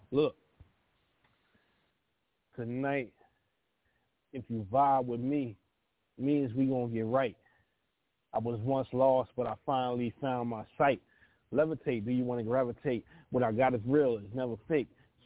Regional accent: Philadelphia, Pennsylvania, United States; now in Trenton, United States; I was born and raised in Philly, North Philly, Philadelphia, Pennsylvania. You know, and now I'm living in New Jersey, Trenton, New Jersey.

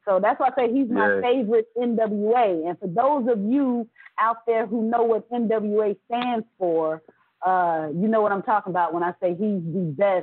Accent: San Antonio, Texas, United States; growing up in San Antonio … was big out here in Texas.

